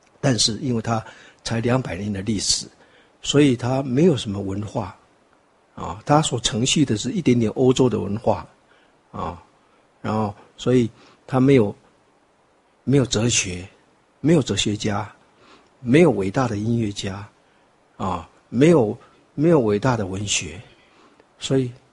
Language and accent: Chinese; Taiwan; 我就说不是，我是从台湾来的。